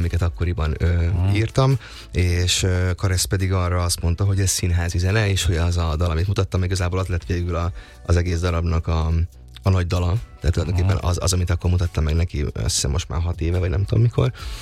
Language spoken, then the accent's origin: Hungarian; Nyíregyháza, Szabolcs-Szatmár-Bereg, Hungary; now in Budapest, Hungary; akkor én egy tévéműsor kapcsán költöztem fel Budapestre Nyíregyházáról, én Nyíregyházán éltem, ott is érettségiztem le, már utolsó magántanulóként